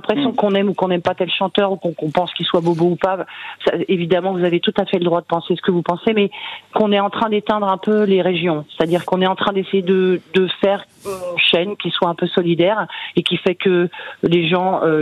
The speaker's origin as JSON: {"language": "French", "town": "Paris", "region": "Île-de-France", "country": "France", "said": "je suis bobo, voilà, je suis parisienne, je suis confinée"}